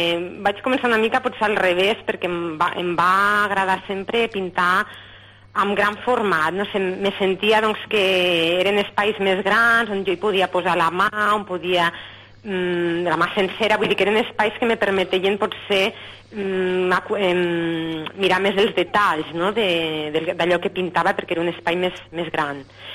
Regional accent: Vilaller, Catalonia, Spain; soc nascuda a Vilaller. Vilaller és un poblet molt, molt maco

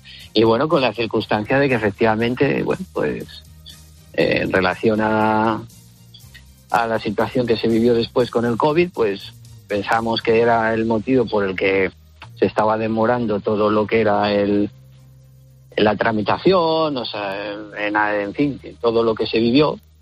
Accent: Asturias, Spain; nosotros somos de Asturias

